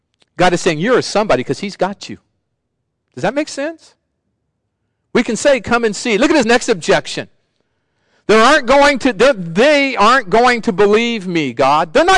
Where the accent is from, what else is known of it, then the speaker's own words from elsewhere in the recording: Sacramento, California, United States; I grew up in Sacramento, go to the state fair.